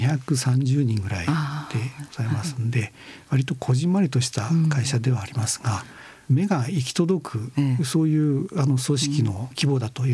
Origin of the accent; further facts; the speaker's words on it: Toyama, Japan; 富山で私も生まれ育ったわけですけど